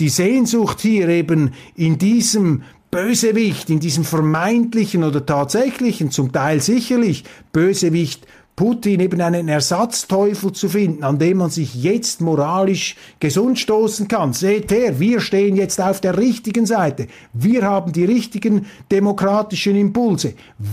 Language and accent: German; Switzerland; ich will mich doch als Schweizer hier überhaupt nicht darüber lustig machen oder darüber erheben